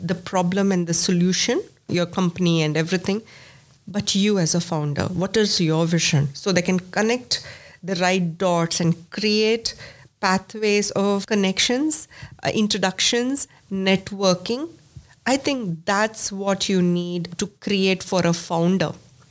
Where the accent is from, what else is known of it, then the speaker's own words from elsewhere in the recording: India; now in Australia; you know, I'm a migrant. I moved to Australia from India.